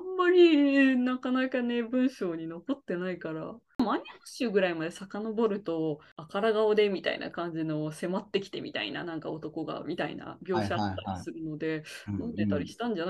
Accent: Kochi, Japan; 私の地元高知県が最初舞台なんですけど、

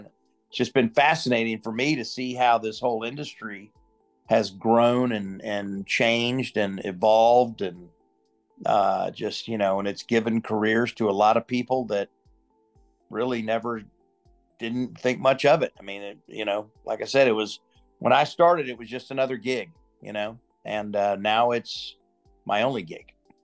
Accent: Houston, Texas, United States; born there; I was born in Houston, went off to college in Tennessee, knew I wanted to be an actor since I was about 15 years old, and moved back to Houston.

